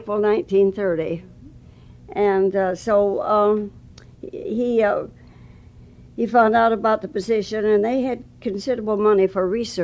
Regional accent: Eaton Rapids, Michigan, United States; In Michigan, close to Lansing, Eaton Rapids.

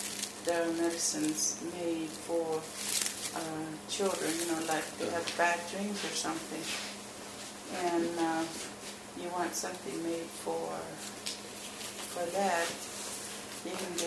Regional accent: Miami, Florida, United States; born there; I was born in Miami.

